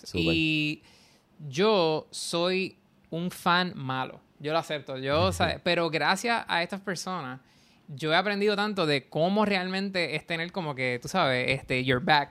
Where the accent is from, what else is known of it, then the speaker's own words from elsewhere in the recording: Puerto Rico; de Puerto Rico, tú no me conoces, nadie me conoce